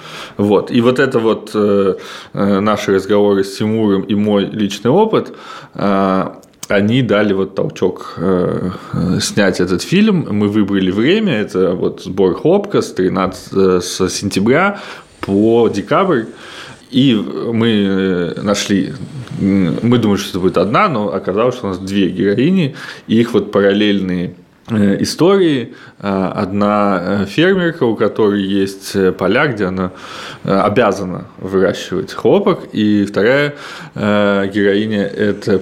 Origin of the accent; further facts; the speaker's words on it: Tashkent Region, Uzbekistan; я не из города, не из Ташкента, я из Ташкентской области, и там мы с 5 класса осенью, уже там переодетые в рабочую одежду, после двух уроков шли собирать хлопок.